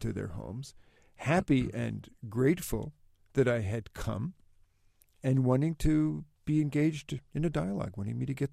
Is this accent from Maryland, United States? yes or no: no; Philadelphia, Pennsylvania, United States; Now, bear in mind that I was raised in Philadelphia in the early 60s, really at the beginning of the civil rights movement, and in a very, very sort of liberal progressive home.